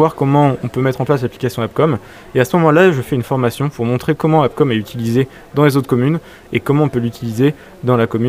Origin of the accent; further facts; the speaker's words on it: Tours, Centre-Val de Loire, France; now in Paris, France; À l'origine, je suis de Tours.